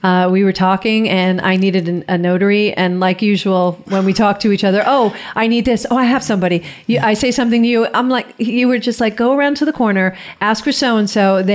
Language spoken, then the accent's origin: English; Dix Hills, New York, United States; because I grew up in Dix Hills, and I remember when my parents sold that house